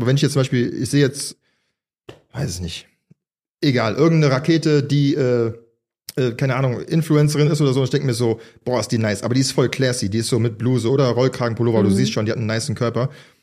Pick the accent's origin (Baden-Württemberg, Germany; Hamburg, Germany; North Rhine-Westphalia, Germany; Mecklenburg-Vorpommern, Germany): North Rhine-Westphalia, Germany; Düsseldorf; born there; also born or lived in Mallorca, Spain; now in Berlin, Germany; ich komme aus Düsseldorf gebürtig, wohne in Berlin seit 11, 12 Jahren und aber habe 5 Jahre auf Mallorca gelebt